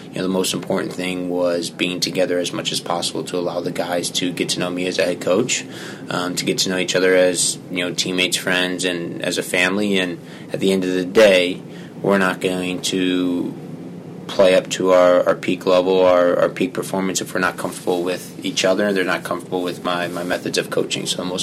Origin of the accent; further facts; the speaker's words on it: Chicago, Illinois, United States; also born or lived in Iowa; now in Bluffton, United States; which made the transition from going from, you know, growing up in Chicago area to a 50,000 person town in Iowa to a relatively smaller town here in Bluffton of about 4,000.